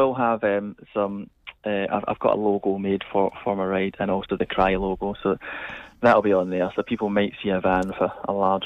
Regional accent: Glasgow, Scotland, United Kingdom; now in London, United Kingdom; So I live in London now, but I'm originally from Glasgow

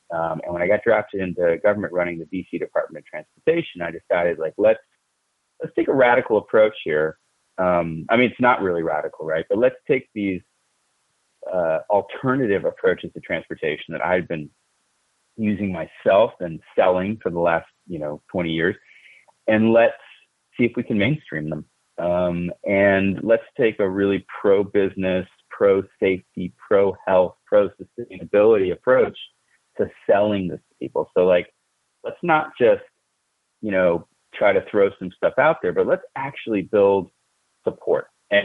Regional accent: Connecticut, United States; So as a young kid growing up in Connecticut in the 1970s, during the energy crisis, I was lucky enough to have a dad who was extremely sort of infatuated with anything with wheels.

